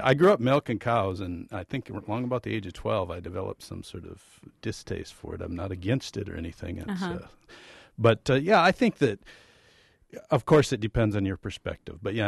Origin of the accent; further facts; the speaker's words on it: Wisconsin, United States; I'm a writer from Wisconsin who's never had a beer.